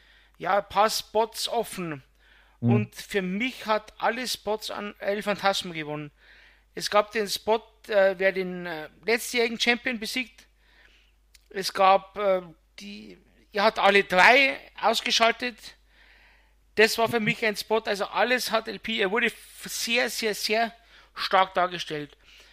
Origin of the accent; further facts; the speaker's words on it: Bavaria, Germany; Also dem hat es, wie man bei uns in Bayern sagt, schon richtig gestunken, dass er verloren hat.